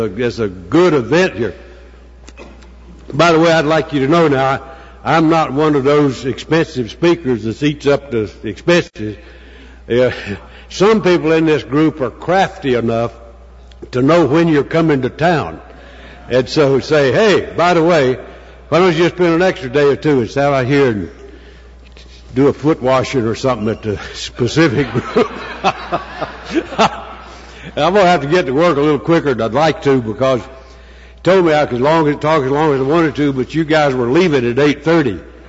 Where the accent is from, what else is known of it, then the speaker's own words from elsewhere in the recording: Southern Pines, North Carolina, United States; I'm an alcoholic. I'm from Southern Pines, North Carolina